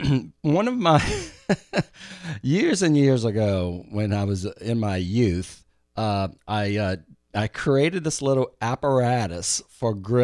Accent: the South, United States; And, you know, I'm from the South.

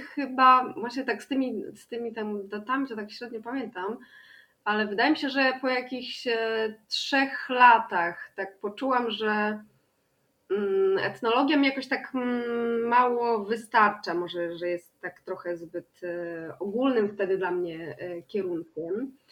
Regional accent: Hajnówka, Podlaskie Voivodeship, Poland; also born or lived in Kraków; now in Białystok, Poland; jestem z Podlasia. Jestem z Hajnówki na Podlasiu. No teraz mieszkam w Białymstoku.

